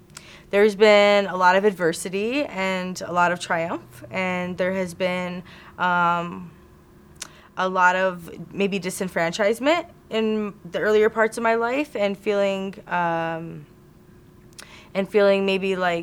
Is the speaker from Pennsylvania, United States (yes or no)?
no; Dearborn, Michigan, United States; Sure, so I grew up in Dearborn. I went to Dearborn Public Schools. I attended Fortson High School.